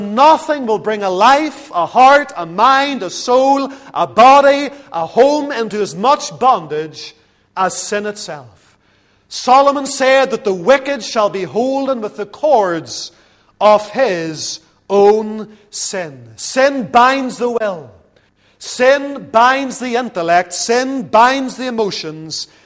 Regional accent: Lisburn, Northern Ireland, United Kingdom; Just finished a book last night about a man from Lisburn, my hometown.

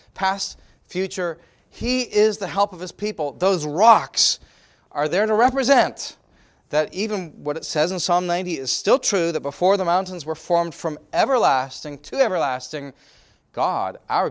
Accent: California, United States; Now, I grew up in California, and I know that Pastor did as well.

